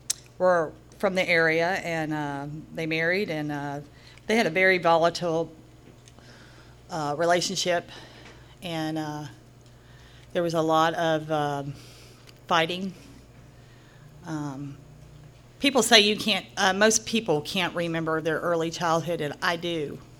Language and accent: English; Nashville, Tennessee, United States; born there; they don't believe me when I tell them I'm from the South. I was born right here in Nashville at Baptist Hospital.